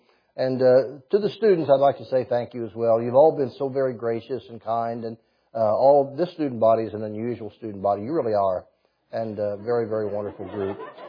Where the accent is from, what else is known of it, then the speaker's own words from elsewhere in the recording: Indiana, United States; now in Chattanooga, United States; I'm from Indiana. I used to be on deputation. If I was preaching in the Southland, I'd tell people I was from southern Indiana. But it is still Indiana.